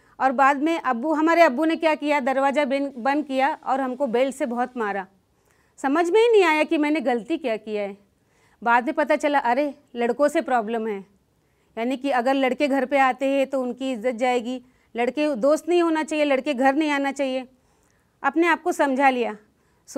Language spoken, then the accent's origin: Hindi; Uttar Pradesh, India; born there; मेरा जन्म 1982 में उत्तर प्रदेश में हुआ था।